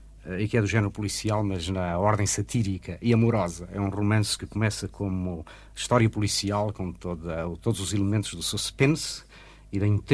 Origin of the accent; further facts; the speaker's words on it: Lisbon, Portugal; born there; Nasci em Lisboa, em uma rua com um nome bastante poético. A Rua da Saudade.